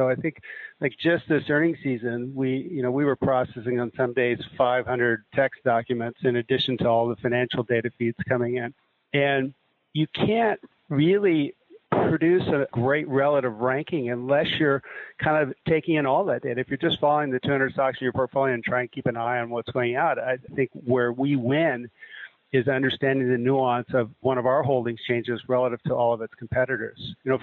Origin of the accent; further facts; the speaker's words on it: California, United States; I am a Californian that went to a PhD program at Berkeley